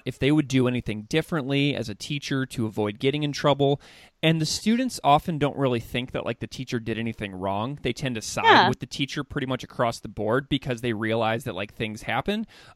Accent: St. Louis, Missouri, United States; right here in Missouri, in my hometown in St. Louis

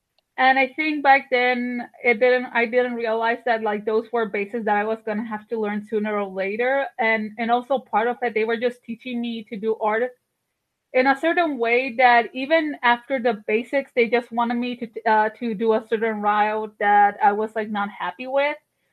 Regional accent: Barranquilla, Atlántico, Colombia; I actually grew up in Colombia, the country, the one that the Disney movie's based in Encanto from. I grew up in Barranquilla

